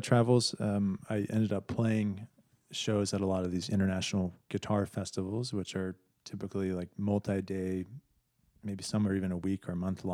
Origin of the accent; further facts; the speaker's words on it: Canby, Oregon, United States; now in Wilsonville, United States; I grew up in Canby.